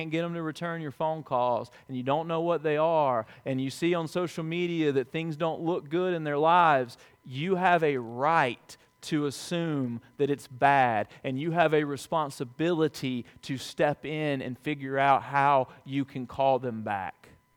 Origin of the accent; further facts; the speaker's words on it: Alabama, United States; When I was growing up in South Alabama, that was just something you call people.